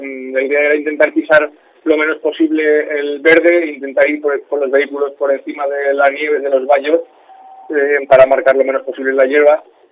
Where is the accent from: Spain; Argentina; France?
Spain; Huesca, Aragon; Pero pues somos de Huesca y la verdad es que orgulloso, no, orgullosísimo